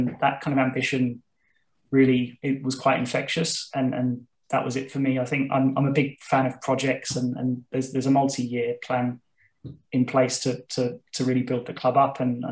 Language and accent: English; England, United Kingdom; I'm English. I'm not really built. We're not built like the Germans generally.